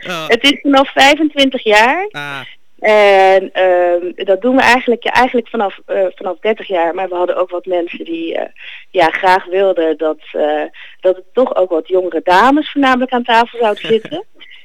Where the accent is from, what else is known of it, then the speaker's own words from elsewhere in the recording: Netherlands; Maar blijkbaar zijn wij Nederlanders niet heel erg, heel erg sociaal in die zin.